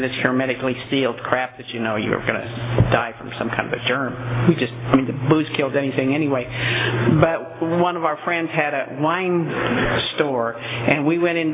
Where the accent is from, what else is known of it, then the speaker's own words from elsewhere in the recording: Fresno, California, United States; I was born in Fresno, got drunk at 16 in Fresno, got sober at 35 in Fresno, still live in Fresno.